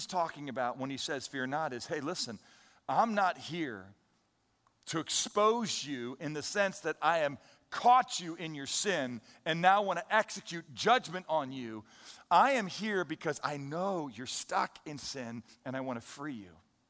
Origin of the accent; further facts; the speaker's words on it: St. Louis, Missouri, United States; I can remember, I grew up in St. Louis, Missouri